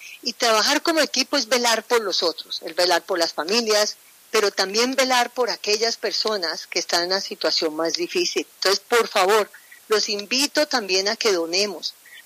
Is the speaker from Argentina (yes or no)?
no; Colombia; esto es el momento de ser solidarios como colombianos